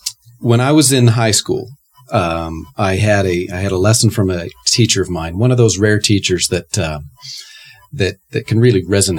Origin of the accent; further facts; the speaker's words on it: Denver, Colorado, United States; also born or lived in Las Vegas; And I grew up here in Denver for the most part, born in Vegas.